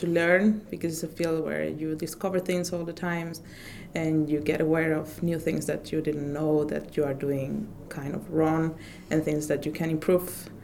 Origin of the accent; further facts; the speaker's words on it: Pontevedra, Galicia, Spain; I am actually from Pontevedra, that is a little town on the Portuguese coastal and Portuguese Camino. It's a really nice and cozy town with lots of things